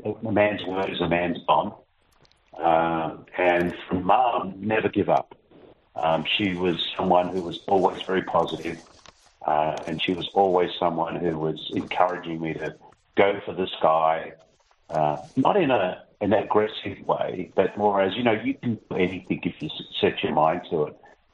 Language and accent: English; Sydney, New South Wales, Australia; I grew up in Sydney, went to school there, went to my high school in Australia called Des Moines Boys High School